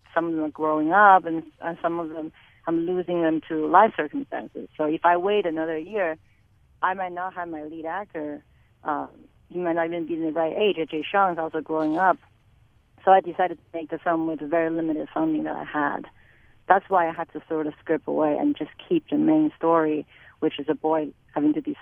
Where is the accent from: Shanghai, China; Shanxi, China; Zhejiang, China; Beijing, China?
Beijing, China; English is a second language; Well, so, you know, I'm from Beijing. I'm from China, and I don't really have strong roots to any place that I've lived.